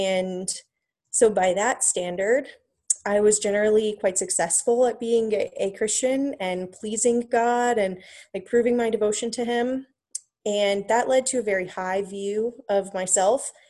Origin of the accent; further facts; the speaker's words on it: Winston-Salem, North Carolina, United States; given that I was from Winston and had spent my entire childhood there.